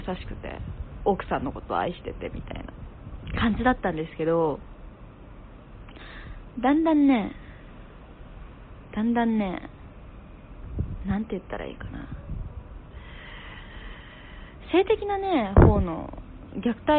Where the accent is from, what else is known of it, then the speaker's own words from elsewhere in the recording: Aichi, Japan; 私生まれも育ちも愛知県です。愛知県のですね、田舎町に生まれまして、あの母子家庭だったんですよね。